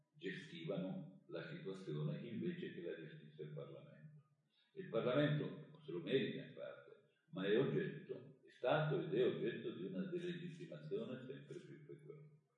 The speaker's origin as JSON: {"language": "Italian", "region": "Piedmont", "country": "Italy", "said": "Io l'ho fatto un po' più tardi perché sono più lento, vengo dalle montagne del Piemonte, quindi."}